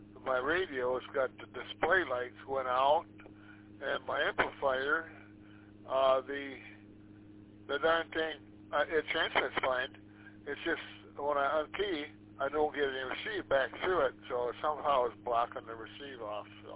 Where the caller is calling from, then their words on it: Indian River, Michigan, United States; I'm in Indian River, Michigan.